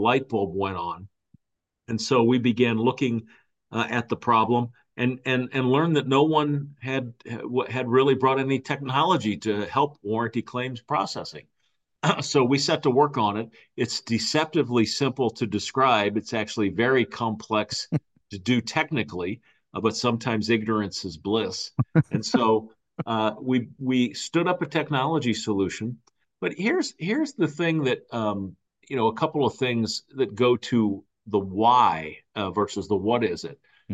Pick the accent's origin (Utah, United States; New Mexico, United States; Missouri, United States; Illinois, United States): Missouri, United States; St. Louis; And I'm from St. Louis. So, you know, that movie hits close to home.